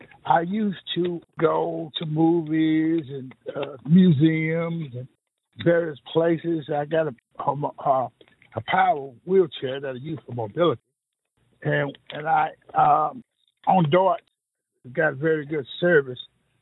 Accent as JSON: {"language": "English", "town": "Gainesville", "region": "Texas", "country": "United States", "tie": "born or raised there", "said": "I was raised in Gainesville, Texas, which is about 65 miles north of Dallas."}